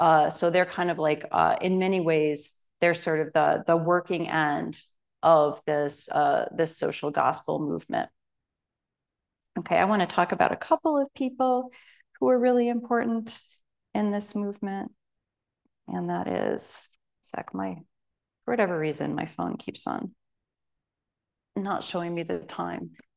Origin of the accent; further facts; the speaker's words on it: Connecticut, United States; I was raised a Congregationalist. I don't, you know, it's a, I was raised in Connecticut.